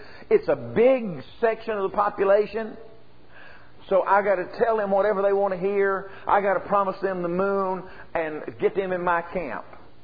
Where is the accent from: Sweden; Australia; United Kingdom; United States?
United States; I'm an American. I love America. I love our form of government. I was brought up under it.